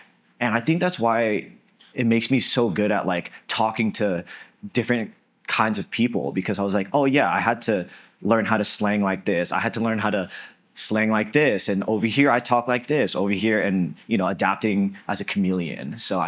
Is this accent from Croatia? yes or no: no; San Mateo, California, United States; No, I grew up in the Bay Area, California. And it was a place called San Mateo.